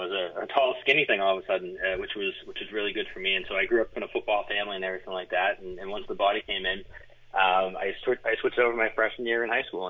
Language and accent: English; Ipswich, Massachusetts, United States; It was the 91-92 Ipswich Tigers. I grew up in Ipswich, and they were a great Super Bowl team.